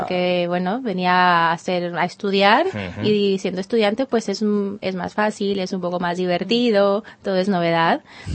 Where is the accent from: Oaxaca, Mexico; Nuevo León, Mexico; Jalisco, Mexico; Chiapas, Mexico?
Nuevo León, Mexico; Monterrey; now in Spain; De Monterrey, que és la part nord.